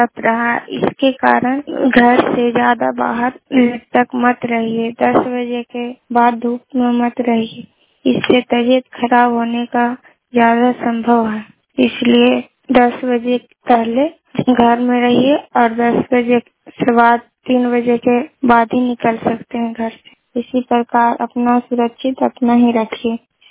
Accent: Ranipur, Bihar, India; घर रानीपुर पोस्ट पचादा थाना हिसुआ का रहने वाला हूँ।

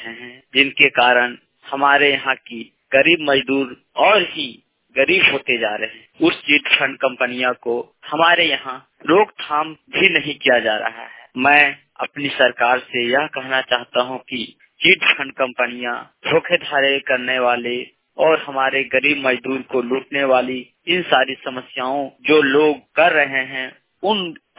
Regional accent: Jharkhand, India; ग्राम post बादम, थाना बड़कागांव, जिला हजारीबाग, राज्य झारखंड का निवासी हूँ।

